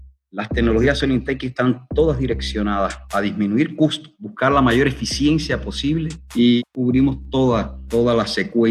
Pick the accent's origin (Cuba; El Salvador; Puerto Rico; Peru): Cuba; moved away as an adult; now in Brazil; somos todos de origen cubano. Todos somos ingenieros, veníamos de distintos sectores de la economía cubana.